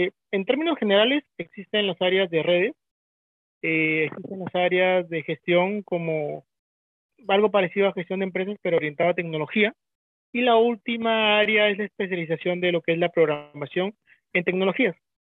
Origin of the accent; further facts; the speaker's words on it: Chiclayo, Lambayeque, Peru; Yo estudié en la Universidad Nacional Pedro Ruiz Gallo en Lambayeque. Soy natural de Chiclayo.